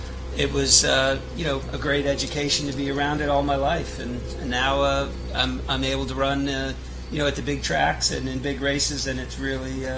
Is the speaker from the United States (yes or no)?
yes; Miami, Florida, United States; As a kid growing up in Miami back in the 70s, I used to watch, big races at Saratoga